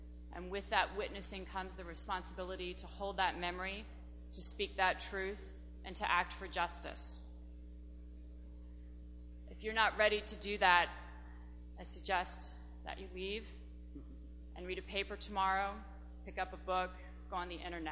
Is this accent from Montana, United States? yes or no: no; Kentucky, United States; As a high school student growing up in Kentucky